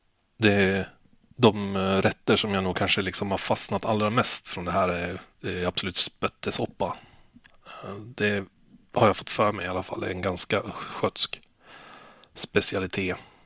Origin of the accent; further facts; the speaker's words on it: Vimmerby, Kalmar County, Sweden; now in Örnsköldsvik, Sweden; Jag är född i Vimmerby och uppvuxen där. Tills jag flyttade till Övik för 30 år sedan snart.